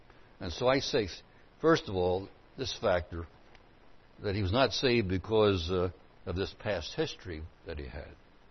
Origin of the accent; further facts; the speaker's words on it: Philadelphia, Pennsylvania, United States; When I grew up in Philadelphia, there was a man who called himself Father Divine.